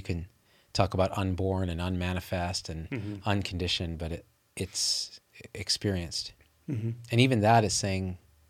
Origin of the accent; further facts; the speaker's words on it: Manitoba, Canada; I'm from Manitoba. You may have heard of it.